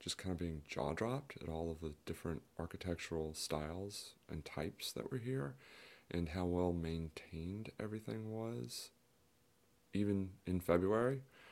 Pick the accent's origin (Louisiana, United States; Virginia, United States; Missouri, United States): Virginia, United States; Deltaville; also born or lived in New York City; I'm originally from Virginia, tiny little town called Deltaville, which is right on the Chesapeake Bay between two fairly large rivers.